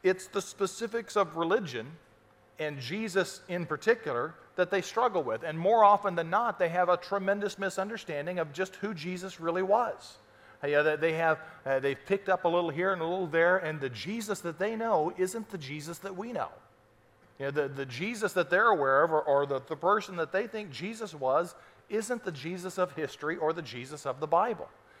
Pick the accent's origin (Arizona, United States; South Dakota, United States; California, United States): Arizona, United States; Again, I'm from Arizona, so I'm kind of proud of this.